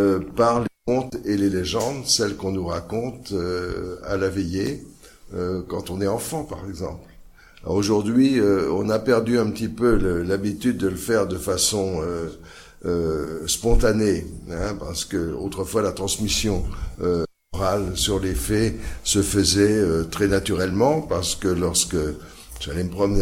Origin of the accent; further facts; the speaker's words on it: Normandy, France; On raconte chez moi au Bocage normand trois histoires de fées.